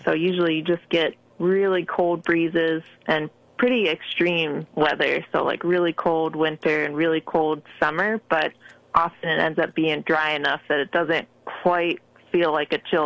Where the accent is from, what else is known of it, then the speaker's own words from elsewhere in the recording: Maryland, United States; also born or lived in Nebraska; now in New York, United States; I came last from Nebraska, where I was working as a wildlife biologist for the state agency there. But originally I'm from Maryland, so still an East Coaster.